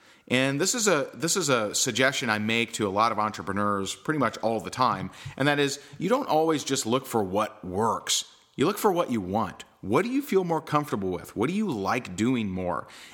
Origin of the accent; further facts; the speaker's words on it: Seymour, Indiana, United States; I'm actually from Seymour, Indiana, so very cool.